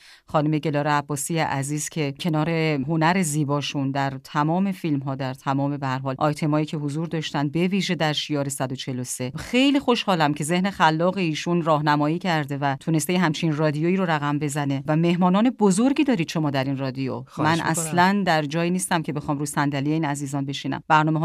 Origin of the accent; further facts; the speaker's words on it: Tehran, Tehran Province, Iran; born there; من متولد تهرانم. شاید حدود 60 سال هستش که پدر مادر من از کاشان اومدن تهران،